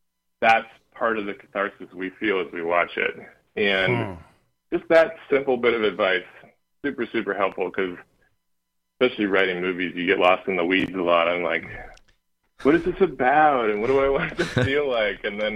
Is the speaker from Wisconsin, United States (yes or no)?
yes; Tomah, Wisconsin, United States; So a friend I grew up with in Toma, who graduated from the Toma High School